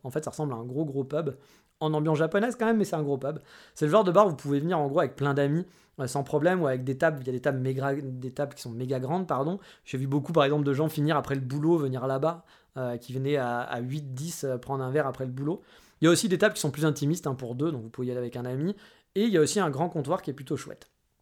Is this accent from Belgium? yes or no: no; France; bah ouais, on est français, hein